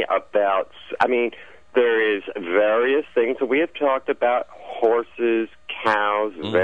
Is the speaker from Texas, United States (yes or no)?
no; Manayunk, Pennsylvania, United States; I'm from Manayunk.